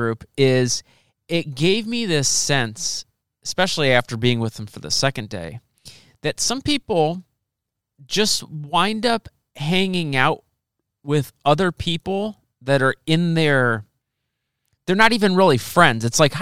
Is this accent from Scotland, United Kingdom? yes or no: yes; Scotland, United Kingdom; No, thanks, I'm Scottish